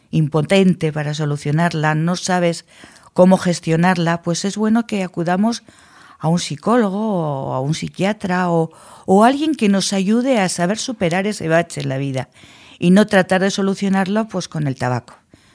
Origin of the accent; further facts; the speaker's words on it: Logroño, La Rioja, Spain; somos de Logroño y había muy buen tabaco en Logroño